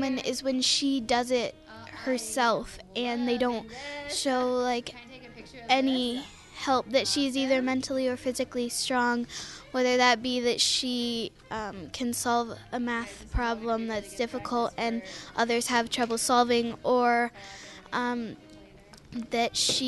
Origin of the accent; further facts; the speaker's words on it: Iowa City, Iowa, United States; I am 12 years old, and I'm from Iowa City.